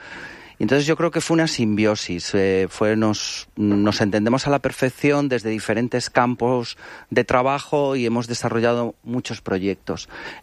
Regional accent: Galicia, Spain; also born or lived in Villajoyosa; Bueno, yo nací aquí en Villajoyosa, pero me crié en Galicia. Por eso este acento que tengo.

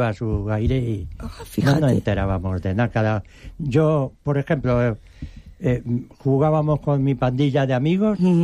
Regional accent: Madrid, Community of Madrid, Spain; also born or lived in Mengíbar, Spain; mis padres emigraron a Madrid. Y en un barrio de Madrid estuvimos viviendo pues toda la vida. O sea que me he criado en un barrio de Madrid.

